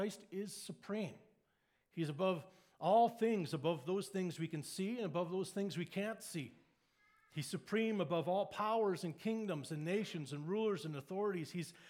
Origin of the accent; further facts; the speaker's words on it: Winnipeg, Manitoba, Canada; We grew up in Winnipeg